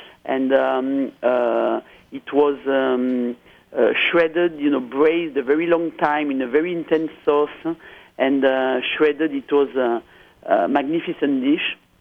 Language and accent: English; Auch, Occitania, France; English is a second language; So Auch, my hometown is Auch, A-U-C-H, and their colors are red and white.